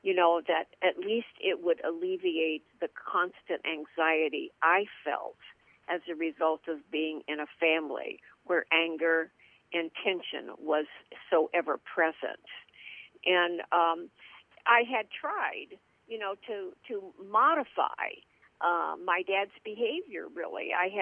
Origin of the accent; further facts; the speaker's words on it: Lafayette, Indiana, United States; born there; I was born in Indiana, Lafayette, Indiana. And I was the third child in a family of four children